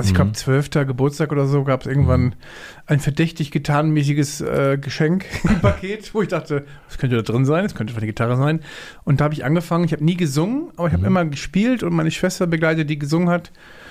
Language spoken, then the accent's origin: German; Berlin, Germany; now in Lübeck, Germany; Also seit ich glaube sieben bin ich rübergekommen, weil ich ein Pflegekind war. Also ich bin durch verschiedene Familien, durch verschiedene Bezirke hier in Berlin durchgewandert